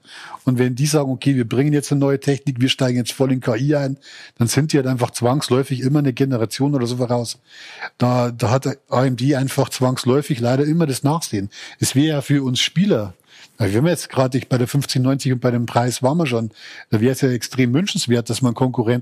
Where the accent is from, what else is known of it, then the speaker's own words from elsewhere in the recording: Bavaria, Germany; ich komme aus Bayern, wie man hört